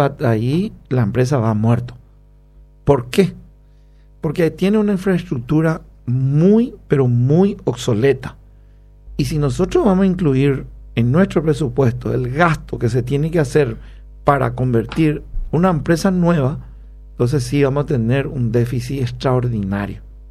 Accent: Paraguay; soy paraguayo

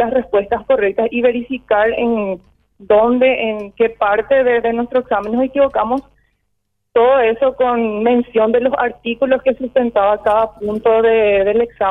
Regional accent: Caacupé, Cordillera, Paraguay; now in Asunción, Paraguay; yo soy del interior, soy de Cacupé, actualmente tengo mi registro en Asunción, tuve que dejar toda mi familia

